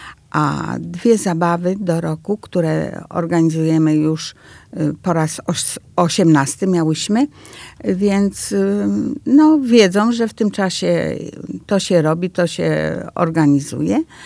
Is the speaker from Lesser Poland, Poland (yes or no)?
no; Grzędzice, West Pomeranian Voivodeship, Poland; born there; ja akurat nie tylko mieszkam, ale urodziłam się w Grzędzicach, więc ta wioska dla mnie jest sercem.